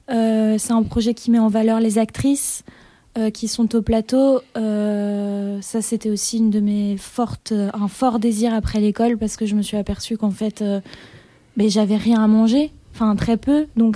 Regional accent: Pays de la Loire, France; moved away as an adult; Moi j'ai grandi en France, dans les Pays de la Loire, une région que personne ne connaît. Et puis ensuite, à 18 ans, j'ai fait mes études à Paris.

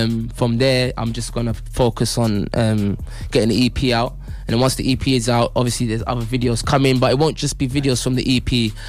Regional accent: London, United Kingdom; And I'm still technically from London, but I'm an up north MC.

